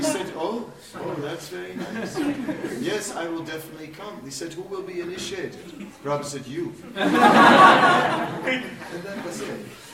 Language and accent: English; Netherlands; English is a second language; And then, so then I was from Holland also